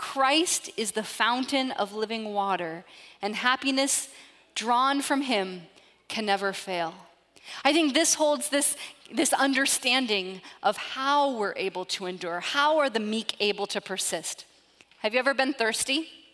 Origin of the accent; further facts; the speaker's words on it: Seattle, Washington, United States; which I'm from Seattle and not a coffee drinker, I know, disgrace to my whole home city